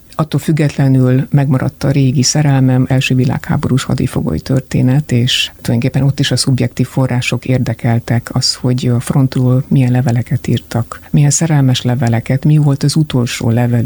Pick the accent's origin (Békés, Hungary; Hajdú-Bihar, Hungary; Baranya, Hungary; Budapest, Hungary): Budapest, Hungary; én a Albertfalvai Szigeti mozi mellett nőttem fel